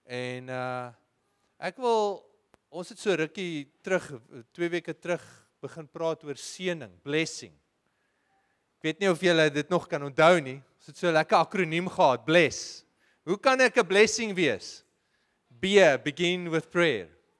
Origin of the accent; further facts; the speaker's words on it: Pretoria, Gauteng, South Africa; Ek onthou toe ek was so 'n laerskool seentjie, ek het daar in Pretoria groot geword